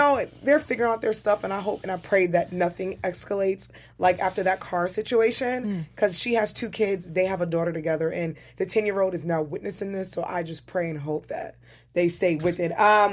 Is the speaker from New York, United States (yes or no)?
yes; New York, United States; As a New Yorker